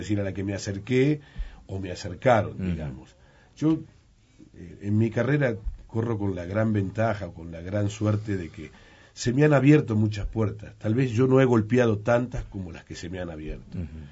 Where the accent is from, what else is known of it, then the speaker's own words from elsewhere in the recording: Uruguay; le digo, no, soy uruguayo. Canto tango argentino.